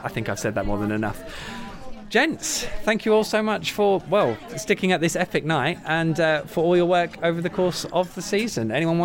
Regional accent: East of England, United Kingdom; We come from Norfolk, UK, hotbed of Formula 1 knowledge.

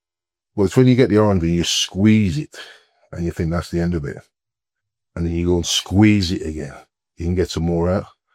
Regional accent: Jamaica; I grew up in Jamaica

